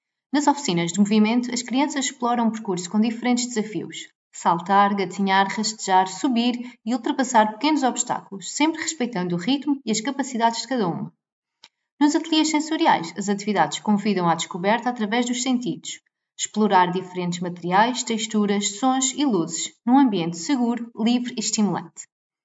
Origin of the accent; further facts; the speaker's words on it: Flores Island, Azores, Portugal; criei o projeto Movimento aqui na Ilha das Flores, de onde sou natural.